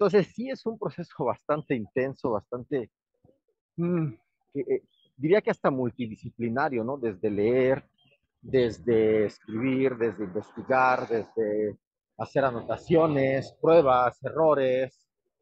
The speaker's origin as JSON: {"language": "Spanish", "country": "Mexico", "said": "soy un escritor mexicano"}